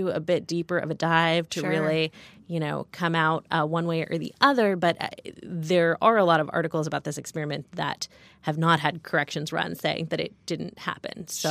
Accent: New York, United States; but as a New Yorker, I have to say

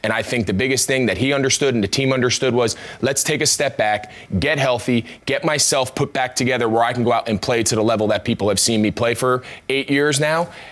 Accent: New Jersey, United States; I grew up in New Jersey.

